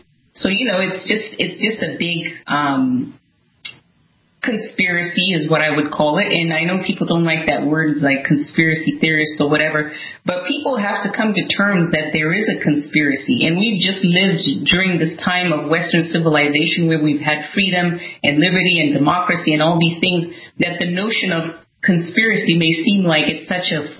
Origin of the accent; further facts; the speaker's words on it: Zimbabwe; when I was growing up in Zimbabwe, you know, we would invite family over for a barbecue, and they live across town.